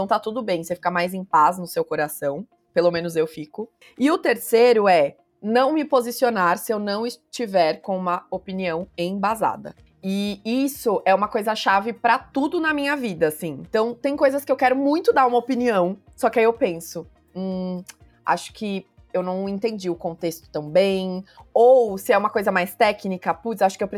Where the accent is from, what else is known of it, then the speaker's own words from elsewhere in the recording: Minas Gerais, Brazil; Isso, eu sou mineira, eu sou uma mistura de Brasil com Egito. É uma mistura de Minas Gerais com Chile.